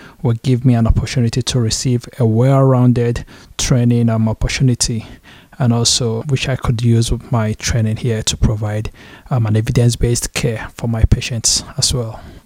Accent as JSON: {"language": "English", "country": "Nigeria", "lives_now": "Milwaukee, United States", "said": "I'm originally from Nigeria."}